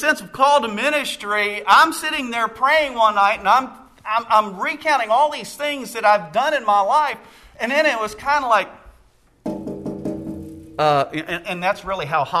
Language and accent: English; Staunton, Virginia, United States; I grew up just outside of Stanton on what's called Old New Hope Road.